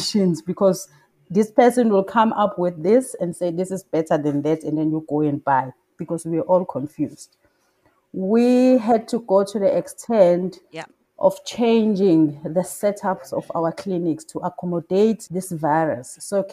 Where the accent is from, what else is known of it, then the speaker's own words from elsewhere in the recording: Durban, KwaZulu-Natal, South Africa; I am originally from Durban.